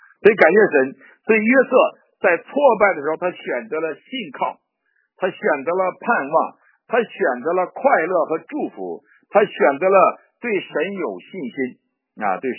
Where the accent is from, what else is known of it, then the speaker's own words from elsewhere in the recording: China; 我们都为我们中国自豪，说你看我们中国人啊